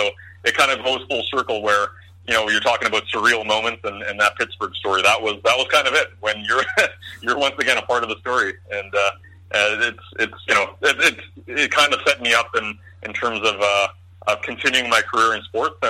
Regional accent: Canada; I grew up speaking it because of my grandparents. I'm born and raised in Canada

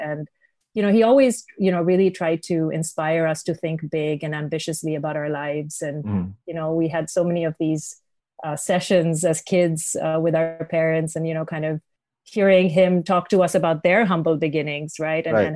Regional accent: Jammu and Kashmir, India; certainly consider myself a third culture kid. And my story really begins with my parents, two people with very humble beginnings from Kashmir in India, which is where I'm from

